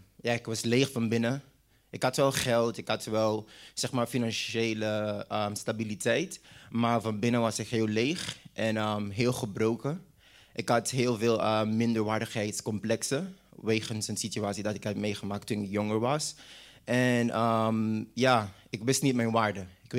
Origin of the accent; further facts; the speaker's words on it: Sint Maarten; moved away as an adult; now in Netherlands; Yes, ik ben in 2014 hier naar Nederland gekomen vanuit Sint Maarten. Ik ben geboren en getogen op Sint Maarten.